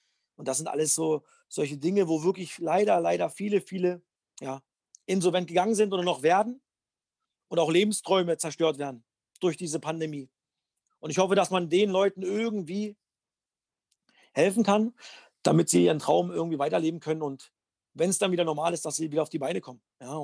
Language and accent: German; Cottbus, Brandenburg, Germany; born there; Energie Cottbus, mein Heimatverein, wo ich geboren bin.